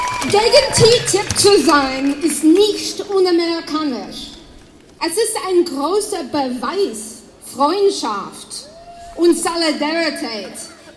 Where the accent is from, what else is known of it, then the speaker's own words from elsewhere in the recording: United States; German is a second language; Ganz wichtig, ich bin eine Amerikanerin